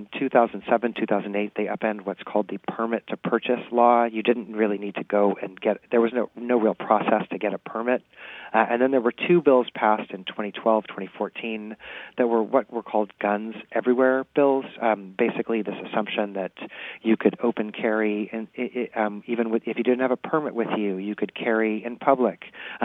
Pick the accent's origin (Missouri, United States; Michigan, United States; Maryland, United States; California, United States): Missouri, United States; Kansas City; moved away as an adult; Well, I'm from Kansas City also. I went to the University of Missouri, Kansas City, so I'm a Mizzou alum also.